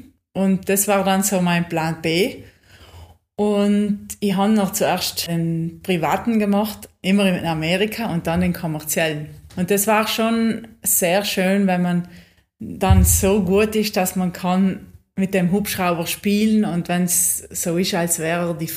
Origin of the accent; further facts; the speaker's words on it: Gummer, Trentino-Alto Adige, Italy; Ich bin aus Südtirol, aus Gummer im Eggental und da lebe ich immer noch. Ich will von meinem kleinen Kaff nicht weg.